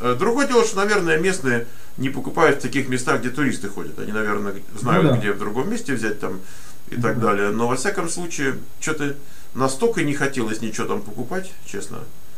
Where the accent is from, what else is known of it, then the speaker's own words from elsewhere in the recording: United States; Вот я из Америки, сколько раз в Европу не приедешь